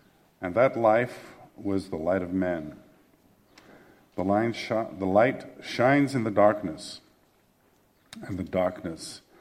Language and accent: English; England, United Kingdom; I grew up in England. I'm a dual citizen, English and American, British and American.